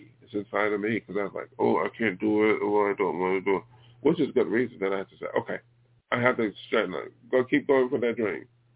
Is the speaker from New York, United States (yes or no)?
yes; Buffalo, New York, United States; Past is over with my hometown, Buffalo. I might be going back there just to visit, but I'm not going back there.